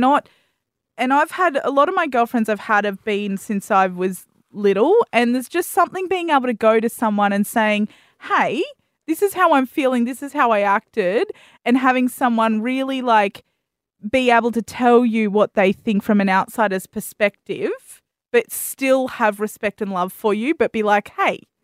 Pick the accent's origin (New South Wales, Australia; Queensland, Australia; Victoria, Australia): New South Wales, Australia; Port Macquarie; I grew up in Port Macquarie.